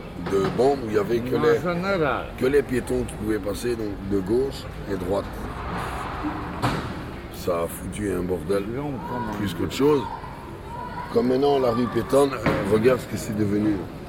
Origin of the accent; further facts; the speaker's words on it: Flanders, Belgium; Moi, je suis flamand d'origine. Je parle anglais aussi, normal. Je suis flamand, je parle anglais.